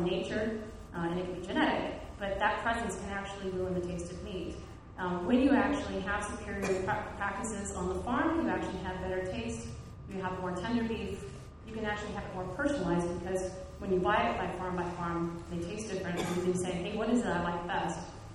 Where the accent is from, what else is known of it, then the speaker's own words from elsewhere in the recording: California, United States; I grew up in the East Bay, down in the San Francisco Bay Area.